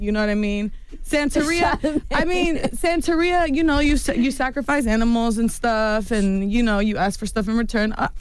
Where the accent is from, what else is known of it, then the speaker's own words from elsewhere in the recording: Mexico; See, in our culture, like, I'm from Mexico.